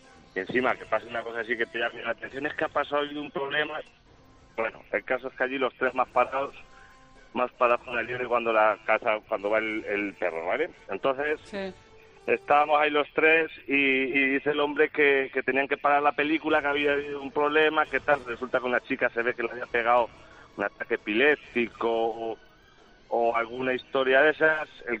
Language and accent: Spanish; Minglanilla, Castilla-La Mancha, Spain; now in Valencia, Spain; yo soy de Minglanilla, donde empieza la Castilla, ¿vale? Pero vivo en Valencia.